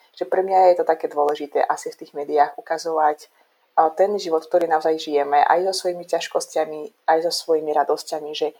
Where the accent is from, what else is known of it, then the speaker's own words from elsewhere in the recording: Azerbaijan; moved away; tú dlhú, ktorú som absolvovala, už počnúc tým, že som odišla z Azerbajdžanu